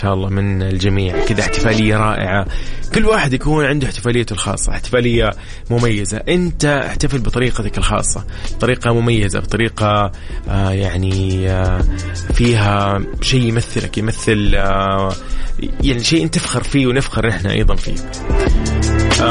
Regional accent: Saudi Arabia; بالنسبة لنا نحن كسعوديين، أكيد يوم استثنائي صراحة

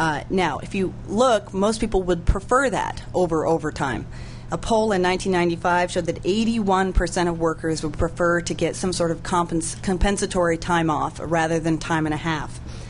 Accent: Oregon, United States; I spoke to a woman who is out in Oregon, my home state

